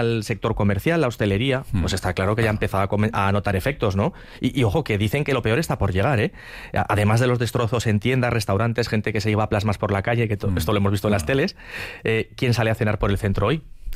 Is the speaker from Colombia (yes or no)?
no; Spain; también nos afecta a nosotros como españoles